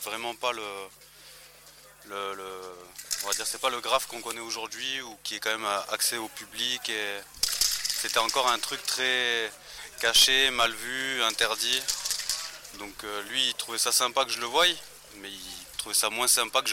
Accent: Provence-Alpes-Côte d'Azur, France; m'a emmené voir un dégrafeur qui faisait une fresque dans ma ville natale, à côté de Toulon.

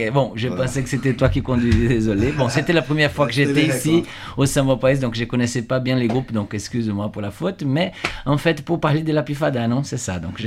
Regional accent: Brazil; je connais un peu la musique d'où je viens, du Brésil.

